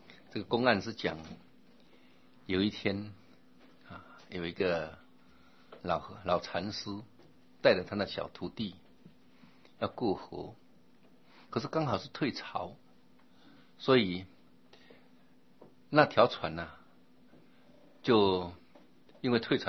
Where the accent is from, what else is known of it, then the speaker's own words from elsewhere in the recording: Taiwan; 那个蚬我们台湾话叫喇